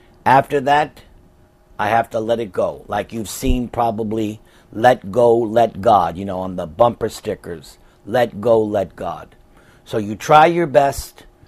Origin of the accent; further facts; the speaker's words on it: Hempstead, New York, United States; Yeah, I'm from Hempstead, Long Island.